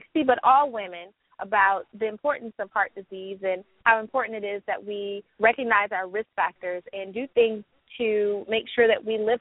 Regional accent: South Carolina, United States; also born or lived in San Antonio, Texas; now in Atlanta, United States; I was born in San Antonio, Texas, raised in South Carolina, so I am a deep-rooted Southern girl. I've been living in Atlanta for about 6 years now

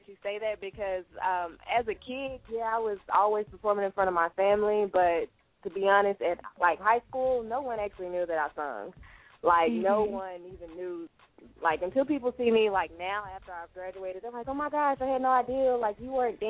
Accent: Dallas, Texas, United States; Yes, ma'am. Born and raised in Dallas, Texas.

